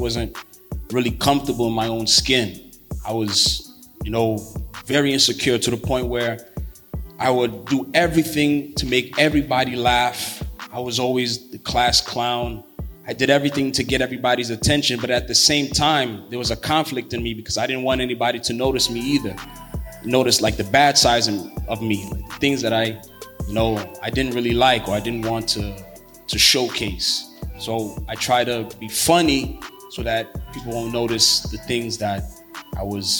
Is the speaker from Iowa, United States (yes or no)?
no; New York, United States; I born and raised in Queens, New York, and I came to the church when I was like 10 with my mom.